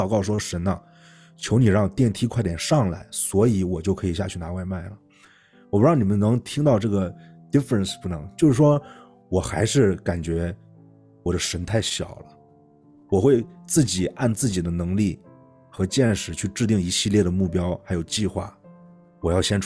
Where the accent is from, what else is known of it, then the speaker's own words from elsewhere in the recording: China; moved away; 就跟我小时候在国内跟我爸去烧香拜佛似的